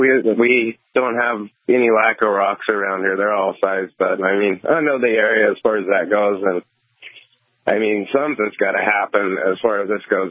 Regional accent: Tennessee, United States; Yeah, I came from Tennessee, so.

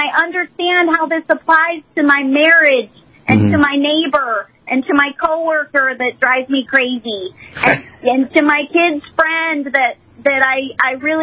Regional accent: Los Angeles, California, United States; I grew up in Los Angeles, okay? I'm a city girl. I'm a beach girl.

